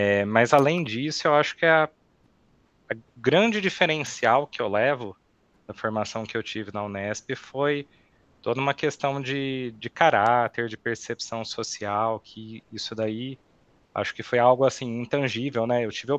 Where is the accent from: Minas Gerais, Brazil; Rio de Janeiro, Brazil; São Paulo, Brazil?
São Paulo, Brazil; Jaboticabal; Eu sou de Jaboticabal, né?